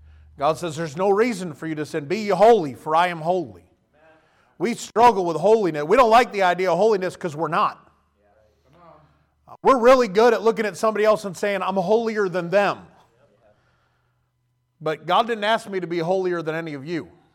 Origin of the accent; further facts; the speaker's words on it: United States; As an American, I think you ought to remember those who have given their lives so you're still in freedom and liberty today.